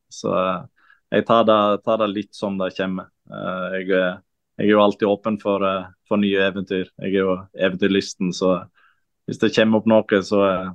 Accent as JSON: {"language": "Norwegian", "town": "Kaupanger", "region": "Vestland", "country": "Norway", "tie": "born or raised there", "said": "Jeg er fra Kaupanger, som er 10 minutter fra"}